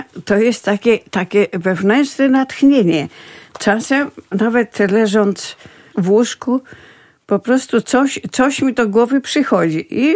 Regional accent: Dorohucza, Lublin Voivodeship, Poland; No moja rodzinna wieś to Drochucza, która leży w pobliżu Trawnik.

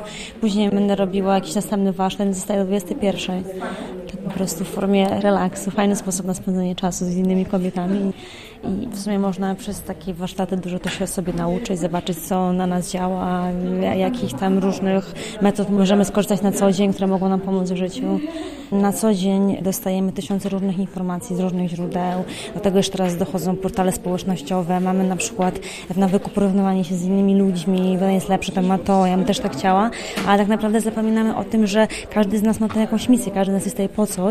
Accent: Puławy, Lublin Voivodeship, Poland; ja jestem z Puław, że w Puławach to w ogóle takie rzeczy praktycznie nie ma

